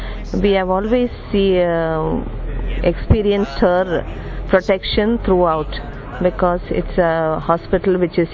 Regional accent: India; I'm coming from India. I belong to this congregation of Sisters of St. Charles Borromeo. And I'm a doctor working in a hospital.

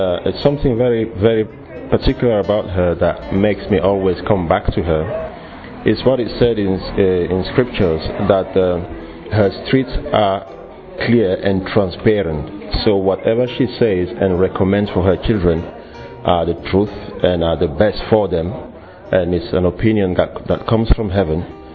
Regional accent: Cameroon; I'm from Cameroon.

